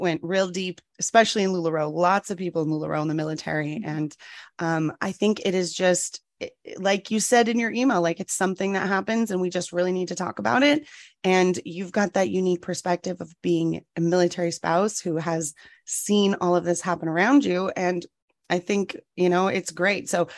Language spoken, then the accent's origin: English; San Diego, California, United States; I am not from a military family. I'm from San Diego, though, and I have dated military people